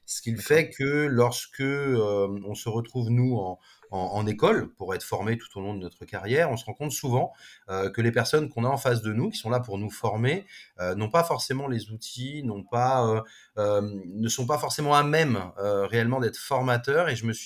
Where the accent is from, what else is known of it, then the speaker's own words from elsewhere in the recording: Paris, Île-de-France, France; Moi, je suis parisien de base, hein. Je suis le vrai Titi parisien de Montmartre. Donc j'ai fait toutes mes études sur Paris